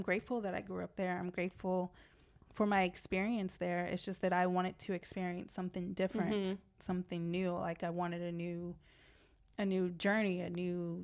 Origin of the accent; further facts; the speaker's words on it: Los Angeles, California, United States; now in Lisbon, Portugal; where are you from, and I say I'm from Los Angeles, and they're like, why are you here, like, why Lisbon